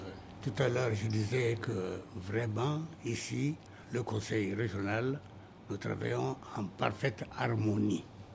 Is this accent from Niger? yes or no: yes; Niger; on collabore en tant que Nigérien